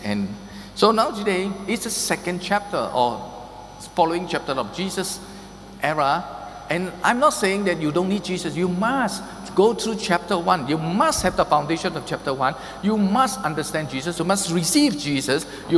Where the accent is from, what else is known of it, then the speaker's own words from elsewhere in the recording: Ipoh, Perak, Malaysia; I come from Ipoh. I grew up there.